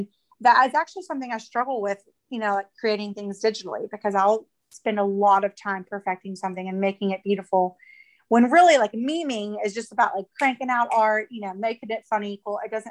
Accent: the South, United States; I'm from the South, so I'm biased, of course, but I think tradition is a big deal where we are.

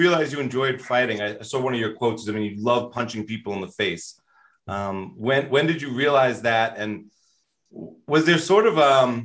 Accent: New York, United States; I'm from Long Island, New York. Brooklyn's one of my favorite places on earth.

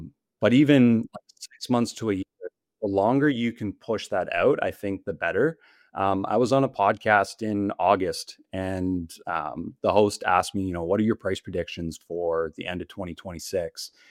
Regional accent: Canada; I'm from Canada

